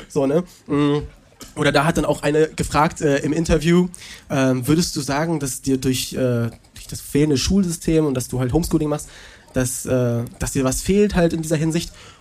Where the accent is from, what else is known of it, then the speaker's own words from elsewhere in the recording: Krefeld, North Rhine-Westphalia, Germany; born there; ich bin nicht in Köln geboren, sondern in Krefeld geboren.